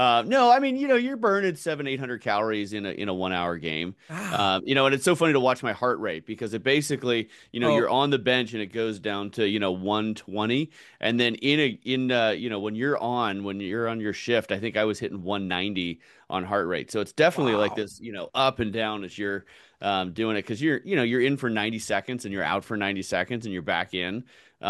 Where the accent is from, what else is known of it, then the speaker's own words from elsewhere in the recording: California, United States; I was a rollerblader growing up in California.